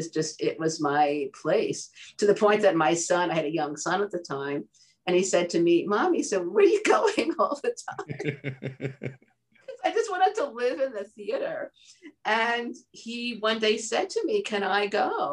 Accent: New York, United States; my background in PR and marketing, my knowledge of the parenting arena, my being a New Yorker

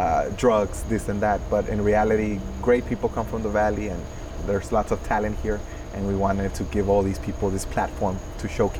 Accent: Roma, Texas, United States; I'm from Starr County, from Roma.

